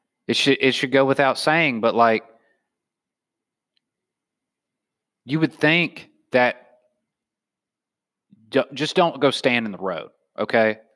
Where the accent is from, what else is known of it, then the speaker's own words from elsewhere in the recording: the South, United States; I'm from the South and I know people are saying that.